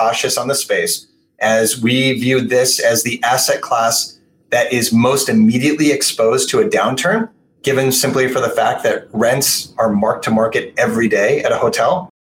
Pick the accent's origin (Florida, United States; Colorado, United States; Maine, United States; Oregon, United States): Oregon, United States; Portland; my hometown of Portland, Oregon